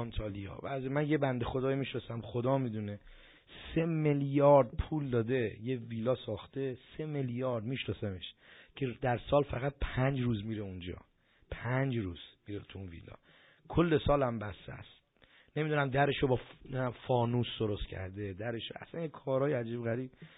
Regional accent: Iran; گفتم پسرم اشتباه گرفتی، من دعا نویس نیستم، من از ایران اومدم.

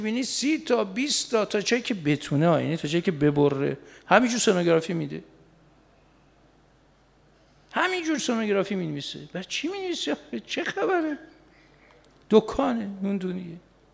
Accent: Mashhad, Razavi Khorasan, Iran; نمیدونست که ما بچه مشهدیم

